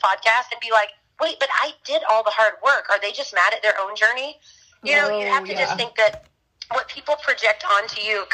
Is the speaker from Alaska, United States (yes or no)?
no; Florida, United States; because I'm from Florida, got to Texas quickly.